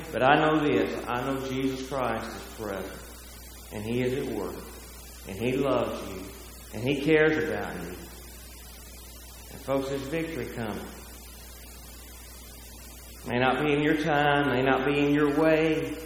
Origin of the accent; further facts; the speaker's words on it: Winfield, Alabama, United States; I'm from Winfield, Alabama.